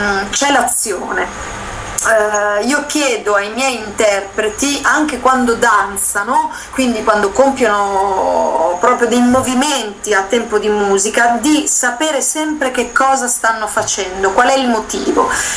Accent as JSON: {"language": "Italian", "region": "Liguria", "country": "Italy", "said": "vivevamo a Bologna. Insomma, siamo capitati a Bologna, insomma, per vari motivi, perché Alessandro era emiliano, io sono ligure"}